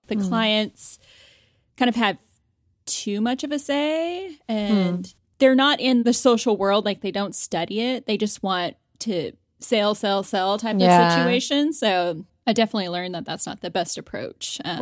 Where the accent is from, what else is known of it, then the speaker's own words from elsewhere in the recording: San Antonio, Texas, United States; I grew up near San Antonio, so we would go to Spurs games and watch all the games.